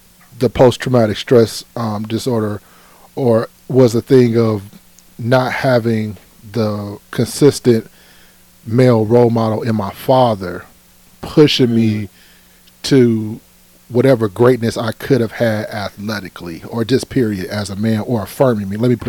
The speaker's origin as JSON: {"language": "English", "town": "Cleveland", "region": "Ohio", "country": "United States", "said": "I am from Cleveland. I am from the city."}